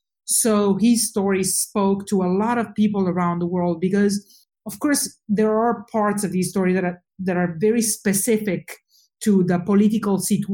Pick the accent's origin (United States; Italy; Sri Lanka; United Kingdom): Italy; English is a second language; I'm Italian, as you probably guessed from my accent. Even though in my own head I sound very American, but I have no experience that it's not the case. But I've seen this in my home country, Italy